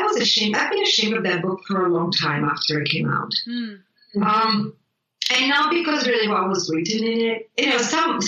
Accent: Italy; And I grew up in Italy, where cooking is a big part of life, and not just for nutrition purposes, but it's really a big part.

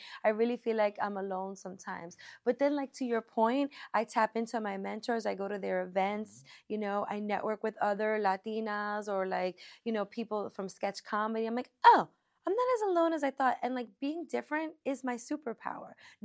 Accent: Brooklyn, New York, United States; I get to New York, I love New York. I'm from Brooklyn.

